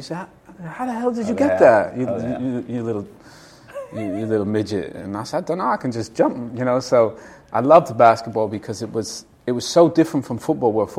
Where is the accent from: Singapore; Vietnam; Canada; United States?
Canada; I was lucky growing up in Canada.